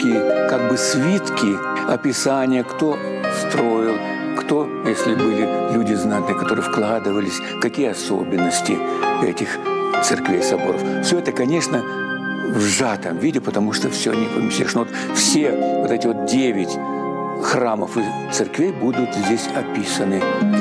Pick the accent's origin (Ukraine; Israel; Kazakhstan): Kazakhstan; now in Russia; Мы приехали оба из Казахстана.